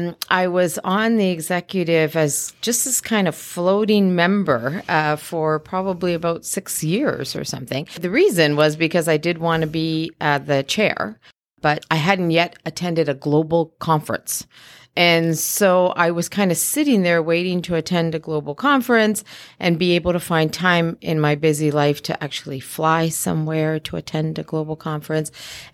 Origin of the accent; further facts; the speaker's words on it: Guelph, Ontario, Canada; Growing up, I wasn't in an Italian community. I grew up in Guelph, which is Italian